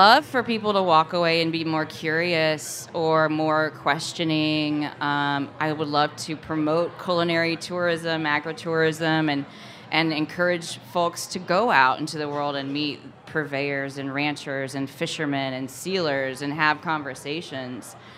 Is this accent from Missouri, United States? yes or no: yes; Missouri, United States; Where I grew up in Missouri, it was an anomaly to see one of my friends go back and take over his family farm